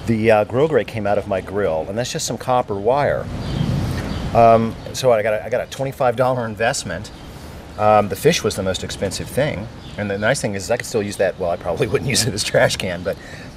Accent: United States; I don't know, I'm an American

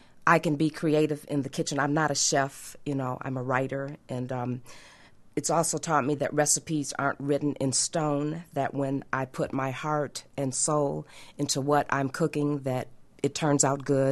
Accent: Saginaw, Michigan, United States; I'm from Saginaw, Michigan. It's a small little town, I guess, with a quite large Hispanic or Mexican population, and we kind of borrow from each other, and I love tacos.

